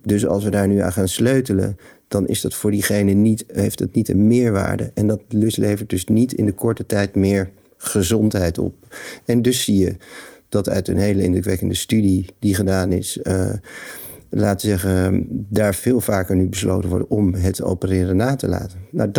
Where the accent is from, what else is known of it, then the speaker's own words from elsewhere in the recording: Netherlands; die gezondheidssystemen die voor mij als Nederlander een bizarre manier van werken inhielden.